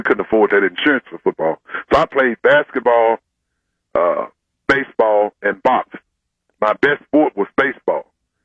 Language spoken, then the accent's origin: English; Tennessee, United States; I'm from Tennessee, and it's always good to go home.